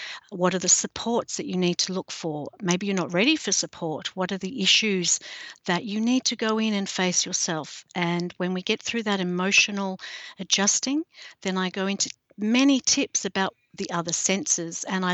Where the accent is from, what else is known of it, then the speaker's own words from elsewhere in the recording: Australia; I'm an author from Australia.